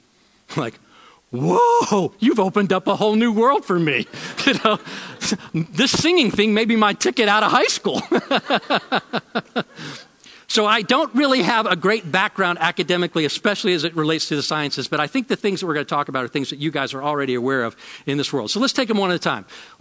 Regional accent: Georgia, United States; Now, I grew up in the Georgia educational system

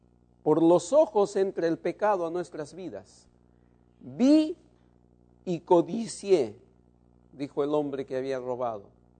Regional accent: Peru; En mi país, en Perú, se usa una frase, dicen, viejo rabo verde.

